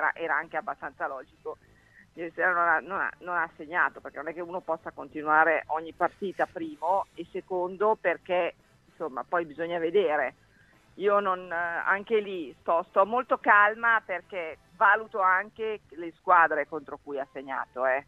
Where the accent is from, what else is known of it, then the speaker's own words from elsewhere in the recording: Piedmont, Italy; Il dialetto piemontese alle nostre parti si dice che ho perso il porcello, per dire quando perdo la pazienza.